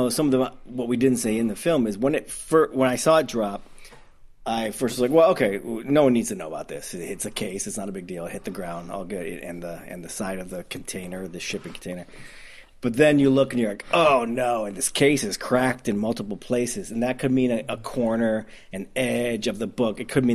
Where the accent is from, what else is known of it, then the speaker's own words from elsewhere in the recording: Detroit, Michigan, United States; accent: Midwest; I think my Midwest accent came out there. Example. I don't know who I was right then. But I'm from Detroit.